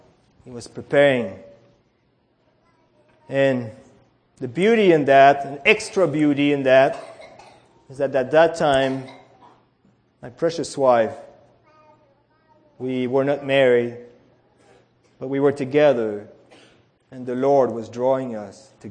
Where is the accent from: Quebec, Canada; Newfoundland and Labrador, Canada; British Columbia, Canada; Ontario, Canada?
Quebec, Canada; Where I come from Quebec, that's a province in Canada that is strictly French. 6 million of them. And when I was a boy, early 60s, all there was Catholic.